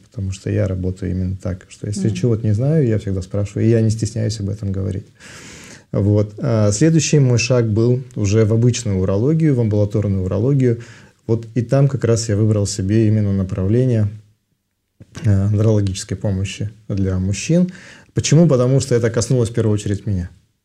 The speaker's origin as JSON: {"language": "Russian", "town": "Omsk", "region": "Omsk Oblast", "country": "Russia", "tie": "born there", "said": "Я родился в городе Омске. Угу. Это Сибирь."}